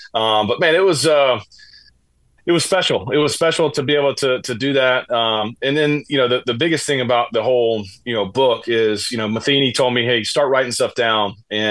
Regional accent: Georgia, United States; We grew up here in Georgia, just outside of Atlanta. So I was an Atlanta Braves fan my entire life.

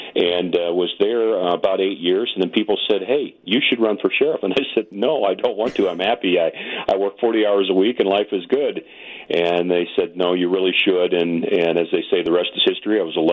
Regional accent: Cedar Rapids, Iowa, United States; moved away as an adult; now in Tucson, United States; I'm a displaced Iowa farm boy. I grew up in Cedar Rapids, Iowa. I became a police officer over in Marshalltown, Iowa in 1981

